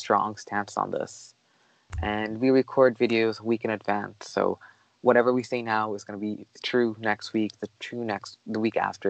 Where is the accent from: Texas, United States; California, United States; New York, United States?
New York, United States; Brooklyn; I think it's because I'm from Brooklyn, so obviously that's where I kind of funneling in support.